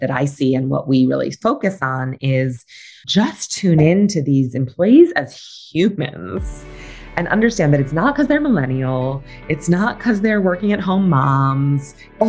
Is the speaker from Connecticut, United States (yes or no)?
yes; Hartford, Connecticut, United States; We grew up in Hartford, Connecticut, which with all love and respect is kind of a shitty New England city